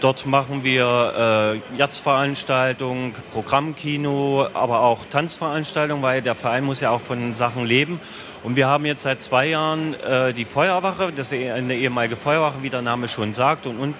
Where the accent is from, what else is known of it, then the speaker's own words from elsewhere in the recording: Erfurt, Thuringia, Germany; Oder ich selber bin aus Erfurt, da würden die Leute lachen.